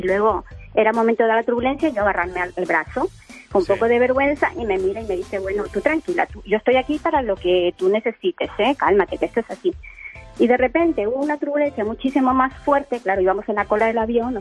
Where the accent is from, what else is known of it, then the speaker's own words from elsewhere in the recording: Peru; Pues era la primera vez que viajaba en avión, 14 horas de vuelo. Soy de Perú.